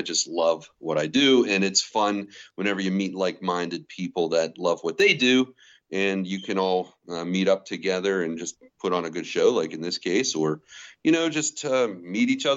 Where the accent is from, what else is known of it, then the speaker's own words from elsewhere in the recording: Scottsdale, Arizona, United States; I'm from Scottsdale, so.